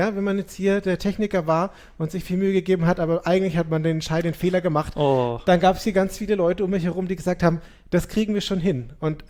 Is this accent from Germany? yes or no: yes; Nuremberg, Bavaria, Germany; Weil wir sind aus Nürnberg, da gibt es den Christkindlesmarkt